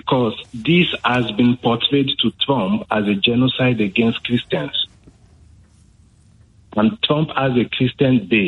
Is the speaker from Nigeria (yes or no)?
yes; Northern Nigeria, Nigeria; moved away as an adult; I'm from Nigeria. And I lived in northern Nigeria up until 2018 before I left the country.